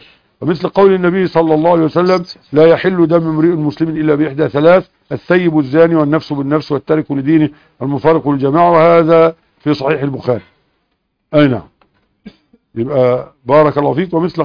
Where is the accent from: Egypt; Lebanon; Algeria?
Egypt; يعني واحد معاه سيارة تويوتا عندنا في مصر فيها 13 راكب